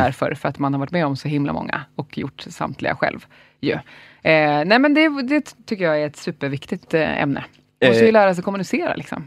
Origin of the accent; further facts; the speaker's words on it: Stockholm, Stockholm County, Sweden; Jag är ju härifrån.